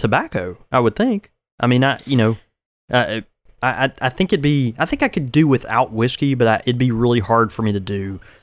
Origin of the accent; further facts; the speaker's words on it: the South, United States; You know, I am from the South.